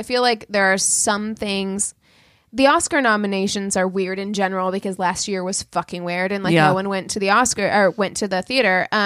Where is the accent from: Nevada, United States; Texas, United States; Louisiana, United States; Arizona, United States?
Nevada, United States; Las Vegas; look, I grew up in Vegas.